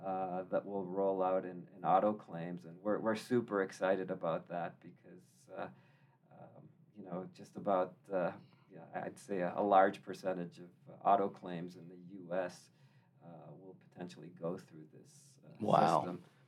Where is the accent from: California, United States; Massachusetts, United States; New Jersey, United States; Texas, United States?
Massachusetts, United States; Boston; now in Utah, United States; I'm originally from Boston. Coming out here, I was really impressed with the tech ecosystem